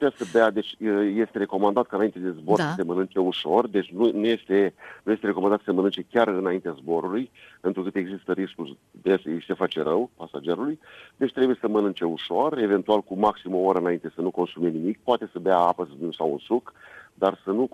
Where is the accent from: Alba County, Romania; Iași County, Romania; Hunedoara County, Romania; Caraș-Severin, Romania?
Iași County, Romania; Iași; eram 3 piloți din Iași